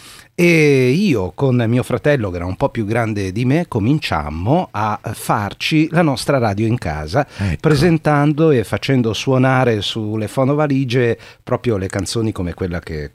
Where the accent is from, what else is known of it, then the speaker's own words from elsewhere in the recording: La Spezia, Liguria, Italy; Io sono della Spezia